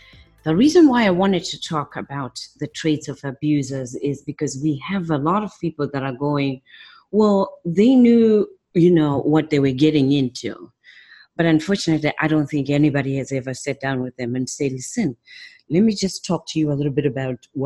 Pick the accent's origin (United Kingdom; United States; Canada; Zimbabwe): Zimbabwe; I guess growing up in Zimbabwe